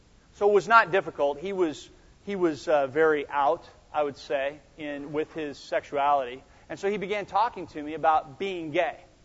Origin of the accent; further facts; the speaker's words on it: Laguna Hills, California, United States; I grew up down in Laguna Hills, which is right next to a city called Laguna Beach